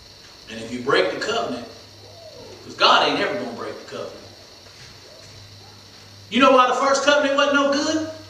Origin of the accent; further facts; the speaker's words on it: Oklahoma, United States; I'm from Oklahoma, and guess what that means?